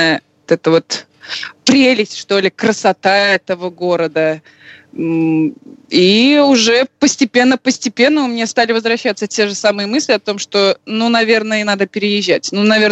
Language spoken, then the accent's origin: Russian; Almetyevsk, Tatarstan, Russia; moved away as an adult; now in Thailand; я уехала из Таиланда в 2013 году, села в своем родном городе из Татарстана, я из Альметьевска